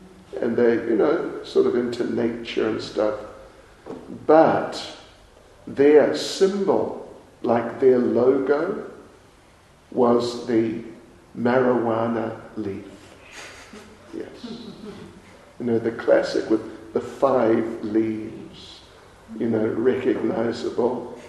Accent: New Zealand; look, you know, I'm from New Zealand.

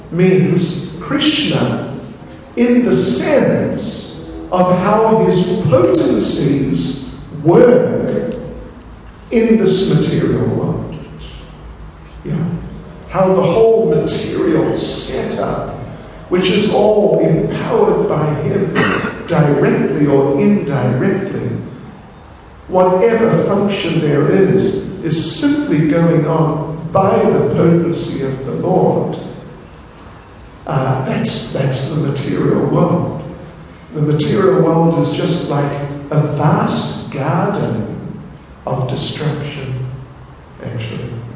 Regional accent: New Zealand; born there; You know, I was born in New Zealand.

